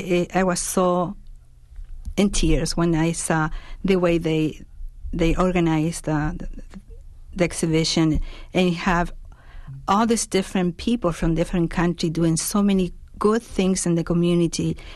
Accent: Chile; now in Green Bay, United States; Well, I am from Chile

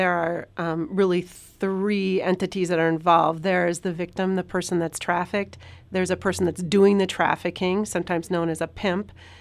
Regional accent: La Crosse, Wisconsin, United States; she's from Milwaukee, I'm from La Crosse. We're from opposite sides of the state.

